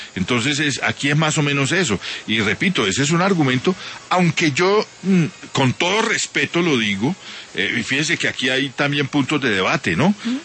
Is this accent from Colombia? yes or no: yes; Colombia